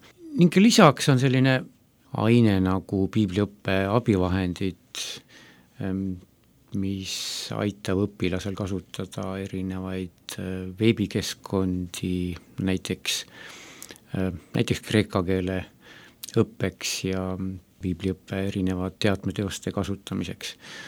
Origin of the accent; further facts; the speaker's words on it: Otepää, Valga County, Estonia; pärit olen hoopiski väiksest linnast Otepäält ja siis olin tudengina ja mitte kristlasena, ehk pere ei ole kristlik perekond oma